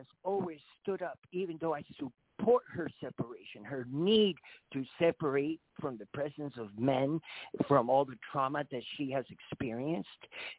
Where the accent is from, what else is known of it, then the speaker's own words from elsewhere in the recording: Guatemala; because I was raised in Guatemala, I'm also able to decipher what is African and what is Spanish